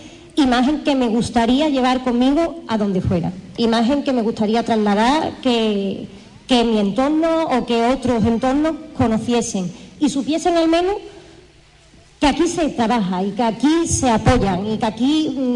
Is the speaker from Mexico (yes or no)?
no; Huelva, Andalusia, Spain; yo llevo muy poquito tiempo aquí. Yo llevo 2 años en este barrio y yo soy de Huerva de toda la vida